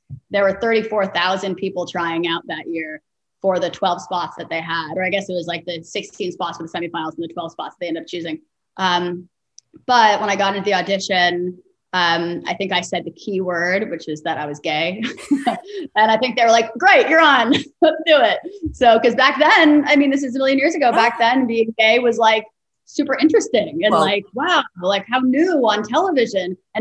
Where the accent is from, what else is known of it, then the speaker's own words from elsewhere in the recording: New York City, New York, United States; You know, I have to credit growing up in New York City, and my high school really was the most open-minded, most amazing place.